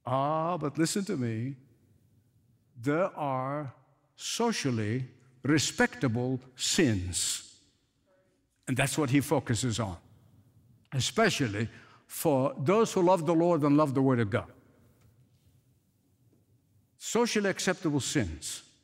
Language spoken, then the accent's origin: English; Egypt; I want to conclude by telling you a story that was drummed in my ear as a boy growing up in Egypt.